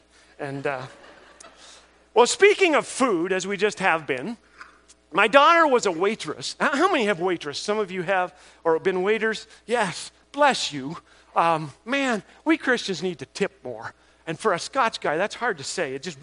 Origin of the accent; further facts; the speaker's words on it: Canada; Causes you to doubt God's goodness sometimes as a Canadian.